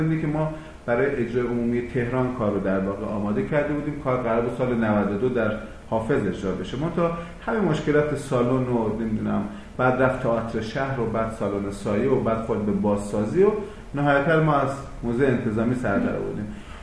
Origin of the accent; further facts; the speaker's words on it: Mashhad, Razavi Khorasan, Iran; moved away; این سالهایی که دورم از شهر خودم از مشهد